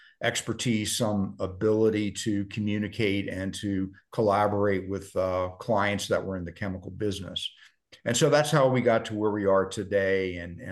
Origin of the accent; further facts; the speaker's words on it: New Jersey, United States; I was born and raised in South Jersey